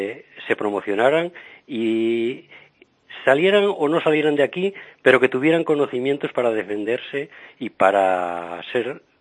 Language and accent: Spanish; Castile and León, Spain; hubiera sido un labrador o un ganadero, al estilo de los de mi tierra, que soy de Aliste.